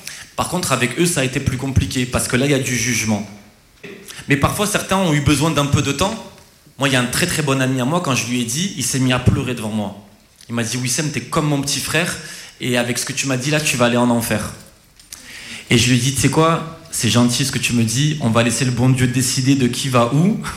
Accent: France; born there; Donc moi, je suis d'origine tunisienne, hein, je suis né en France. Alors je suis français, mais mes parents, ils sont originaires de Tunisie.

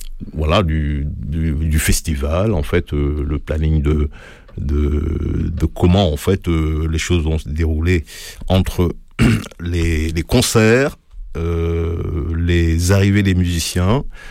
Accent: Senegal; quand j'étais au Sénégal, parce que je suis né et j'ai grandi au Sénégal

